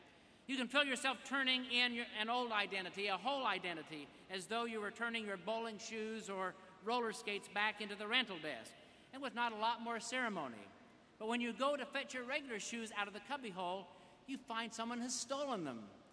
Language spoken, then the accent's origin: English; Vernal, Utah, United States; I am from Vernal, Utah, home of Dinosaur National Park and a Tasty Freeze, where the hippest characters in town have been extinct 70 million years.